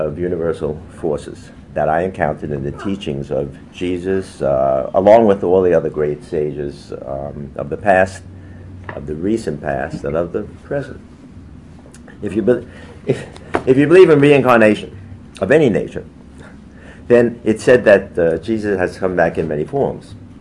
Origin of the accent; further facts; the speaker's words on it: Brooklyn, New York, United States; You know, I'm a good Jewish boy. And when growing up in Brooklyn, I never even read the Old Testament, let alone the New Testament.